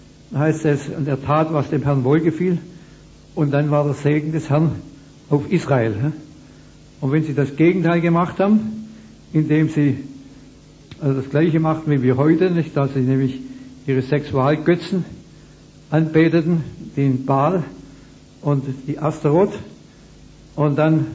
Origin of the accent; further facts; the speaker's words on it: Ulm, Baden-Württemberg, Germany; Ich komme aus Ulm, nicht wahr